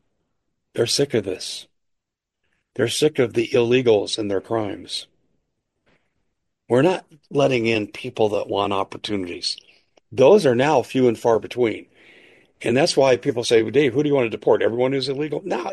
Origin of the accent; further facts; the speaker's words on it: Arizona, United States; Well, as you know, I'm from Arizona, and I am highly encouraged by Tom Homan.